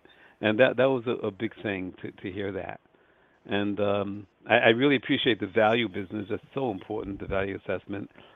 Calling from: Lakewood, New Jersey, United States; Lakewood, New Jersey.

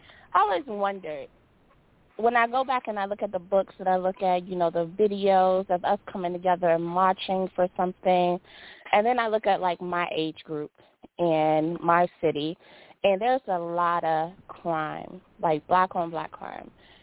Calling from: Washington, District of Columbia, United States; I'm calling from Washington, D.C.

